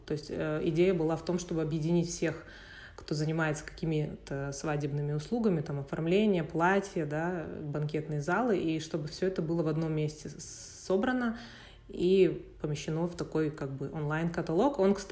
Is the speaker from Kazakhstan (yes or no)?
yes; Almaty, Kazakhstan; born there; Родилась я в Алма-Ате, училась в университете КИМЭП.